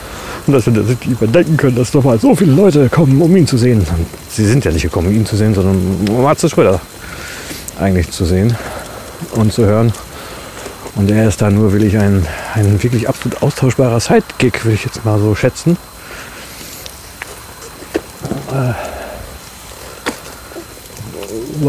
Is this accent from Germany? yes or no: yes; North Rhine-Westphalia, Germany; Und der kommt ja auch aus der Ecke, wo ich herkomme. Also der wohnt weiterhin in Emstetten. Das ist nicht weit von Ibbenbüren entfernt.